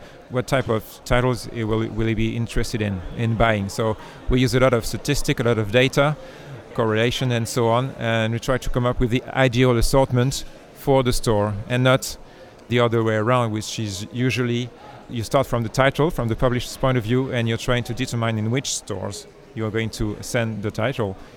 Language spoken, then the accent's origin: English; Geneva, Switzerland; English is a second language; I come from Geneva.